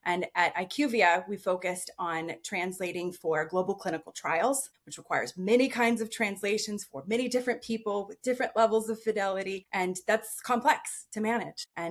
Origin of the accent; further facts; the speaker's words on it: Washington, United States; also born or lived in Pennsylvania; I grew up in Washington State, but then after graduate school, I moved to Pennsylvania, and I spent 15 years in Pennsylvania before moving back to Seattle